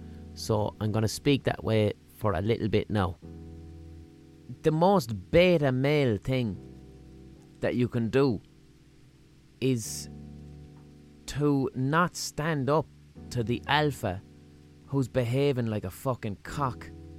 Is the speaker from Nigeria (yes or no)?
no; Limerick, Munster, Ireland; accent: Limerick; And I used to have to speak in an American accent because she didn't understand my Limerick accent.